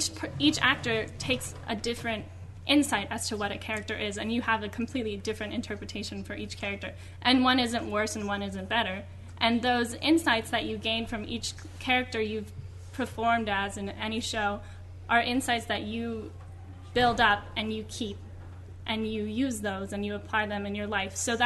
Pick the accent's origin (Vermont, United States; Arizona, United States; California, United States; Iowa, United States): Arizona, United States; Tucson; I'm from Tucson as well.